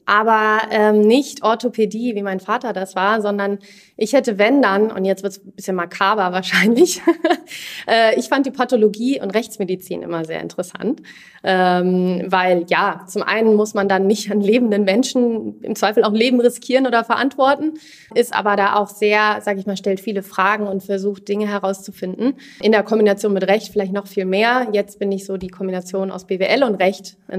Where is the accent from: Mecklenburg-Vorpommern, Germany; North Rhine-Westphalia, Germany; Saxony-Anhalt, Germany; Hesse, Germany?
Hesse, Germany; Bad Homburg; Ich bin ursprünglich aus Bad Homburg groß geworden dort. Zum Studium weg gewesen, beruflich dann bei KPMG gestartet mit Stationen in Frankfurt und in Zürich.